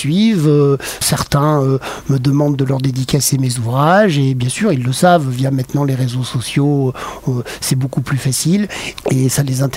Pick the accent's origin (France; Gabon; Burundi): France; Auvergne-Rhône-Alpes; Je suis auvergnat, mais enfin maintenant, l'Auvergne, Auvergne-Rhône-Alpes, c'est la même région.